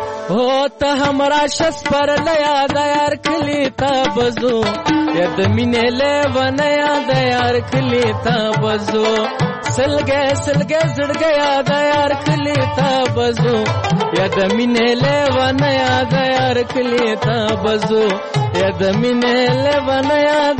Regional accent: Paktia, Afghanistan; زه خو د فکتیا او ځاځیاریوب ولسوالۍ یم چې د اوس مغرب ولسوالۍ نه زنګ وهلی و.

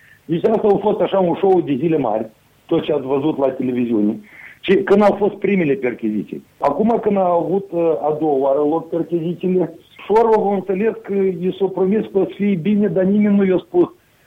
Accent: Moldova; first language Moldovan; eu sunt moldovean și de la mama ștată eu am aflat în copilărie că vorbesc limba moldovenească.

